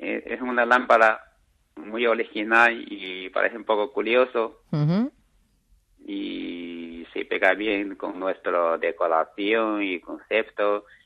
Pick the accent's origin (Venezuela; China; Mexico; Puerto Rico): China; Spanish is a second language; now in Madrid, Spain; No, yo soy de China